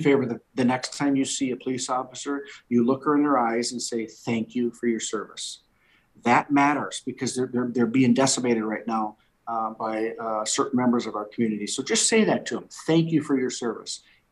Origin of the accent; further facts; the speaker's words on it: Minnesota, United States; the start of the movement really started in my home state of Minnesota, in the city of Minneapolis.